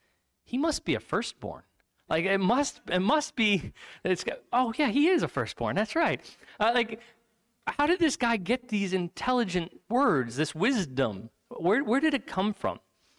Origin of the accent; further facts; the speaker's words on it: Ithaca, New York, United States; I mean, just growing up in Ithaca, growing up around Cornell University, I regularly was in rooms with people where I just realized almost instantaneously, not only am I not the smartest person in this room